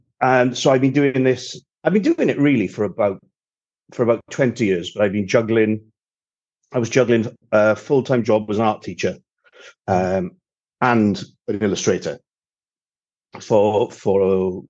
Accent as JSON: {"language": "English", "region": "Wales", "country": "United Kingdom", "tie": "born or raised there", "said": "I grew up in South Wales, but South East Wales."}